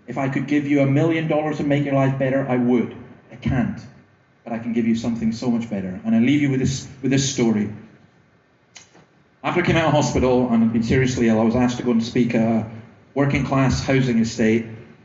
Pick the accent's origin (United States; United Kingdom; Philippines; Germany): United Kingdom; Scotland; This is a harder thing for me as a Scotsman to do, fitting all the stereotypes.